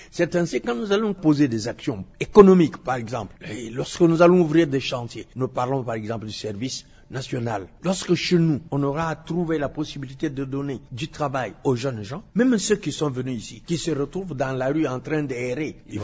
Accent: Kasaï, DR Congo; quitter le Kassai, venir ici, commencer à nous comporter comme de n'importe quelle manière. Par exemple, chez nous au Kassai, on ne peut pas se permettre d'insulter une femme

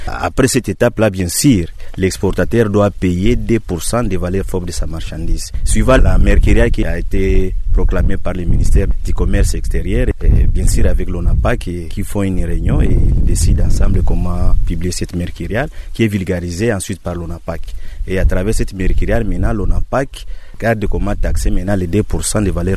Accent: Kalemie, Tanganyika, DR Congo; qui est déjà installé chez nous à Kalemie

